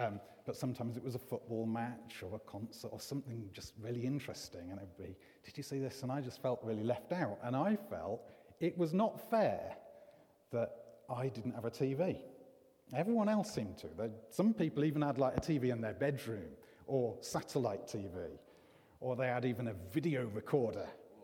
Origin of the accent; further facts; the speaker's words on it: Stoke-on-Trent, West Midlands, United Kingdom; now in Coventry, United Kingdom; I'm from the Stoke site normally. I've been part of Jubilee Church for a long time, since I came to Coventry as a student.